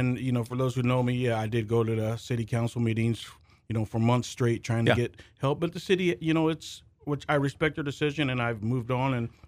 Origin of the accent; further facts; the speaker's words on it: Galesburg, Illinois, United States; I'm born and raised Galesburg. I've got a class of 86.